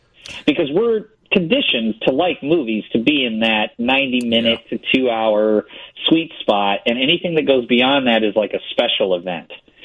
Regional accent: Illinois, United States; It came actually to my hometown, which is not far away from Peoria, and they had it for, like, 4 or 5 days.

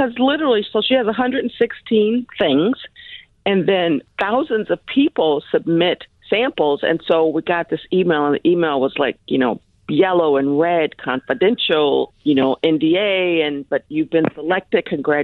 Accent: Chicago, Illinois, United States; In a short summary, we left corporate America. We're originally from Chicago. We moved here.

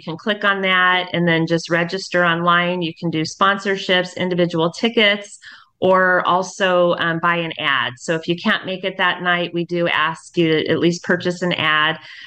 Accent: West Coast, United States; I'm from the West Coast and I never even heard of that rule until my roommate, I went to UNLV for hospitality, when my roommate, who was from Ohio, told me that.

